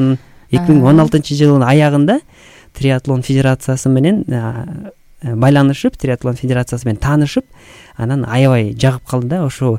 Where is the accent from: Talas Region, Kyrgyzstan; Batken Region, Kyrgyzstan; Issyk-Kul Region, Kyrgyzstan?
Issyk-Kul Region, Kyrgyzstan; Zharkynbaev; Ушу негизи өзүм Ысык Көлдөн болом. Ысык Көлдө чоңойгом.